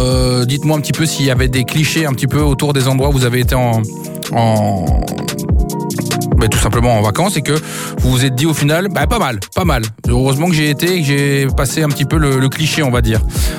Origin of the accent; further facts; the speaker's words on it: Belgium; même chez nous en Belgique